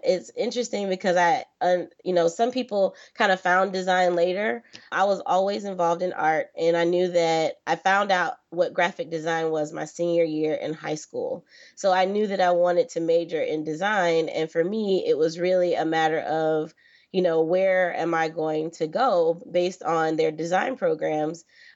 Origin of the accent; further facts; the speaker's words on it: Florida, United States; So SCAD was a lot closer to home. I'm originally from Florida.